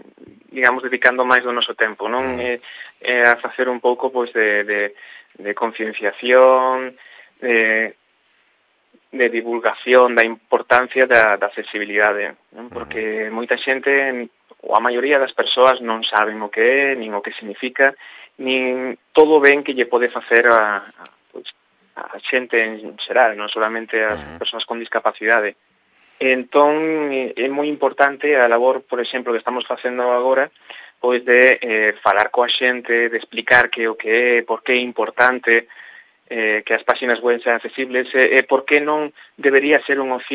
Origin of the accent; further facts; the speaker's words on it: Galicia, Spain; Todos os fundadores da empresa somos galegos